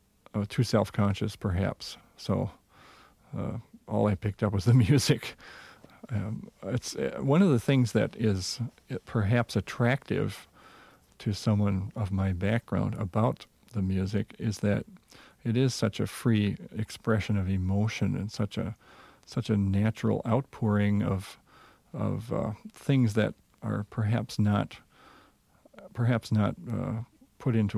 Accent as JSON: {"language": "English", "region": "Minnesota", "country": "United States", "accent": "Minnesota", "said": "because I know that I have a Minnesota accent"}